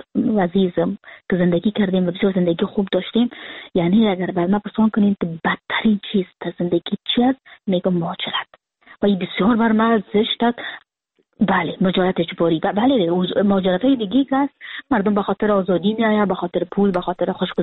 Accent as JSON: {"language": "Persian", "region": "Kabul", "country": "Afghanistan", "moved": "as an adult", "lives_now": "Frankfurt, Germany", "said": "من سال 2020 که فرداش 2021 بود کابل ترک کردم، و اون روز که سال نو تغییر میخورد من از ترکیه آمدم به فرانکفورت، یعنی 2021 بود."}